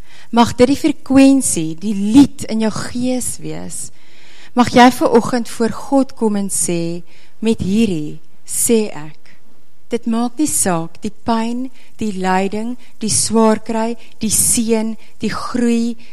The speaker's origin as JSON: {"language": "Afrikaans", "region": "Western Cape", "country": "South Africa", "tie": "born or raised there", "said": "Ek het in die Koue Bokkeveld groot geword"}